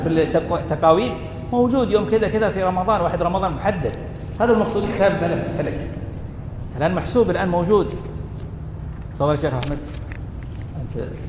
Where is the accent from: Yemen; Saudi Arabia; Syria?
Saudi Arabia; عندنا في بلدنا المملكة العربية السعودية